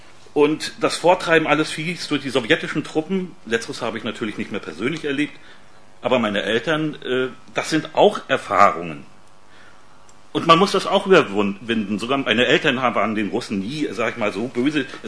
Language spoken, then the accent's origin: German; Mecklenburg-Vorpommern, Germany; Und ich bin in Pommern auf einem Bauernhof groß geworden.